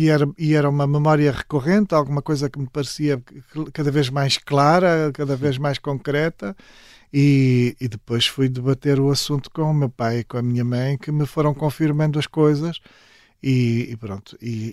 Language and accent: Portuguese; Guimarães, Norte, Portugal; also born or lived in Saurimo, Angola; Vivíamos em Guimarães, naquela altura estávamos em casa da família em Guimarães